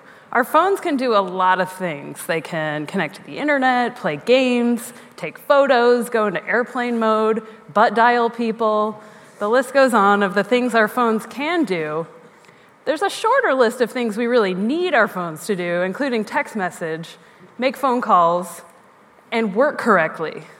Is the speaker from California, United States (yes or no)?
no; Seattle, Washington, United States; also born or lived in Oregon; I was actually born in Oregon, but I'm from Seattle, so this feels like home to me.